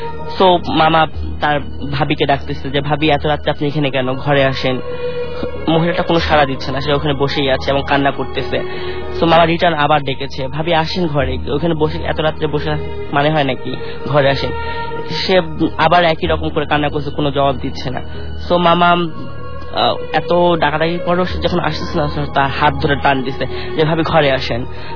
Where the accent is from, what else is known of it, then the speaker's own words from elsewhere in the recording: Dohar, Dhaka Division, Bangladesh; আমাদের গ্রামের বাড়ি দোহার, দোহারের ঘটনা। তখন আমার বয়স 5 কি 6